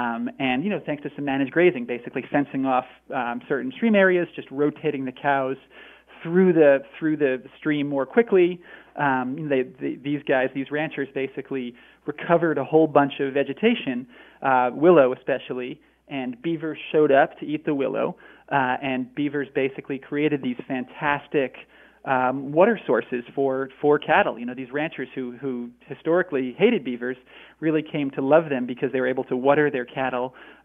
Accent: Northeastern United States, United States; now in Northwestern United States; I mean, I grew up in the Northeast, and now I live in the Northwest.

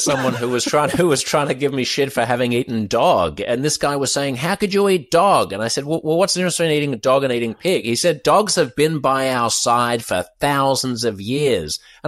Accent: Australia; I would have a different relationship to guns than I do growing up in Australia.

